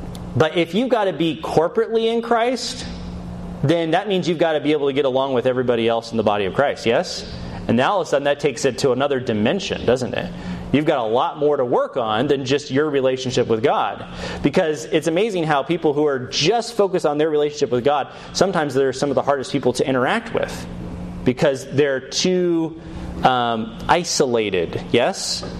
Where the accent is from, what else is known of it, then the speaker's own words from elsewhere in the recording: United States; Because we're so American in our culture today, we think very individualistically.